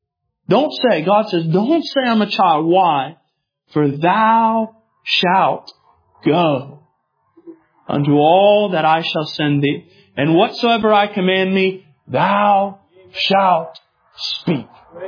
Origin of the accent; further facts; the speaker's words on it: United States; I'm an American, so I'm a mutt.